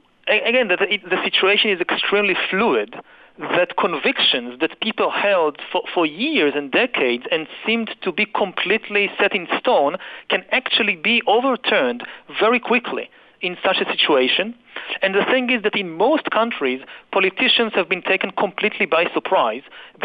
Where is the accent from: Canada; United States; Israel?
Israel; to some extent in my home country of Israel